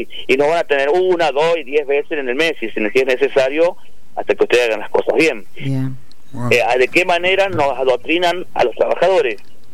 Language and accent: Spanish; Bandera, Santiago del Estero, Argentina; yo soy de Bandera